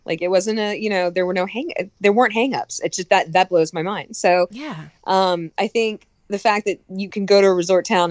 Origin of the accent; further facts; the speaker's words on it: the South, United States; I grew up in the Bible Belt of the South